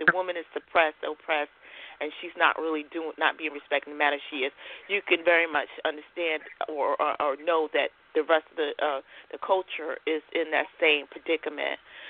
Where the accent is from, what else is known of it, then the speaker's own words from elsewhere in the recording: North Carolina, United States; I'm from North Carolina.